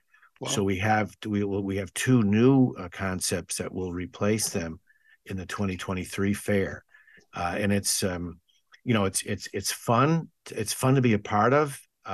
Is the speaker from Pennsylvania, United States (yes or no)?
no; West Springfield, Massachusetts, United States; My office is within walking distance of the house I was born and raised in the Mittenaig section of West Springfield.